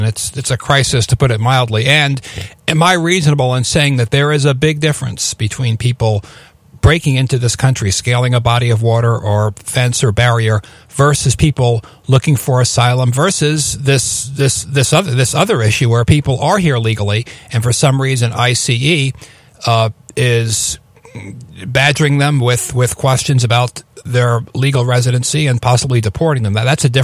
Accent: United States; As an American, I'm very upset, very upset over this.

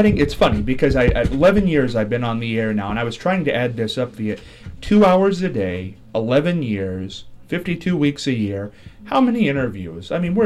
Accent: Marion, Ohio, United States; I am from Marion. I've always stayed in Marion. And my mother was born, they're all Ohio people.

